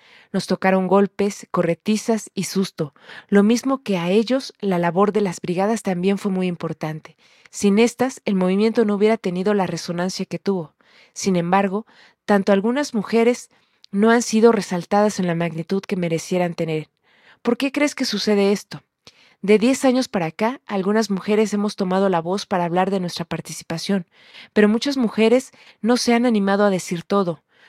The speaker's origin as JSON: {"language": "Spanish", "region": "Guerrero", "country": "Mexico", "said": "Yo soy de Guerrero y me fui con mi familia allá."}